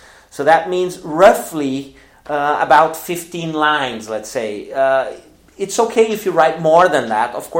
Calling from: Porto Alegre, Rio Grande do Sul, Brazil; English is a second language

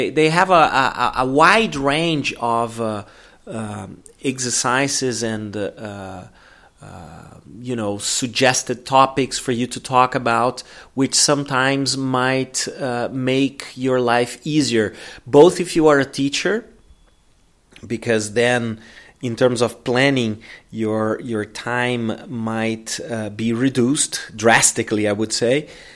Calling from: Porto Alegre, Rio Grande do Sul, Brazil; English is a second language

